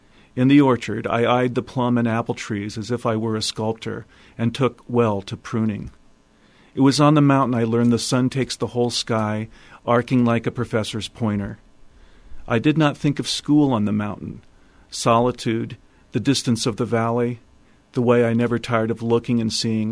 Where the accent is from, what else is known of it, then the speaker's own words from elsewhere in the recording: Illinois, United States; I have one, another one that I wrote about Illinois, and it's called … I grew up in Illinois.